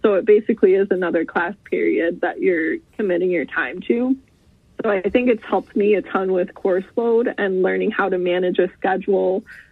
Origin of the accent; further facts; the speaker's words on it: Wisconsin, United States; accent: Wisconsin; And my Wisconsin accent really shines through on these recordings.